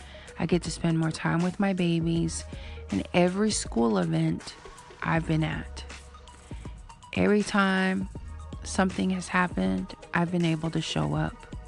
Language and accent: English; Oklahoma, United States; also born or lived in California; I live in Oklahoma. I was born in California. I'm a Cali-Oki. So my parents moved here, I want to say when I was about 8 years old.